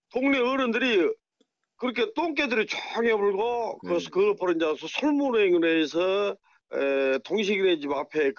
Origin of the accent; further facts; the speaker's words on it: Gokseong, South Jeolla, South Korea; born there; 내가 62년 7월 15일 날 곡성 죽동리 351번지에서 태어났고